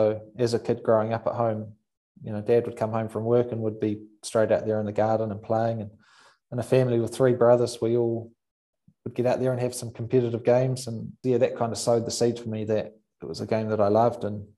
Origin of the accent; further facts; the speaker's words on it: New Zealand; those are the great memories, I suppose, as a kid growing up in New Zealand, all the backyards and great summers.